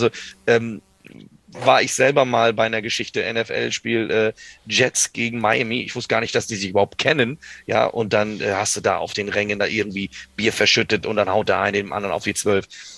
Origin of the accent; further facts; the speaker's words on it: Kiel, Schleswig-Holstein, Germany; Oder auch jetzt, ich komme selber aus Kiel.